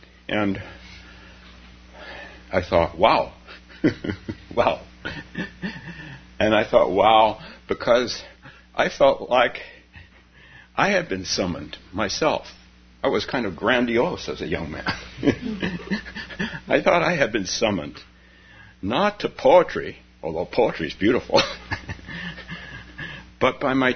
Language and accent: English; California, United States; Well, I grew up in California, so we always went to Yosemite National Park.